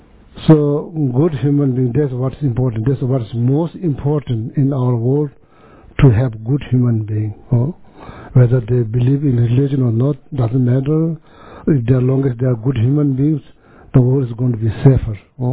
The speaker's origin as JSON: {"language": "English", "region": "Sikkim", "country": "India", "tie": "born or raised there", "said": "I was born in India, grew up in India, actually born in like Sikkim, which used to be part of Tibet"}